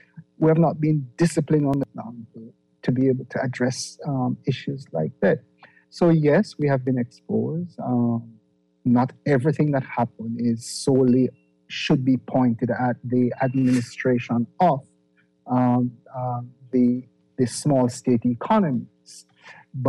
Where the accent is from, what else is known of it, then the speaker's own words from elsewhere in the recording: Jamaica; born there; I mean, I was born in Jamaica, and that has been an issue for decades.